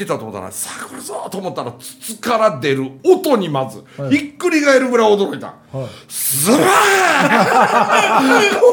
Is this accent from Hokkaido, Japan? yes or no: no; Osaka, Japan; な川で泳ぐなんて俺ら大阪の人間経験ねえからとか言って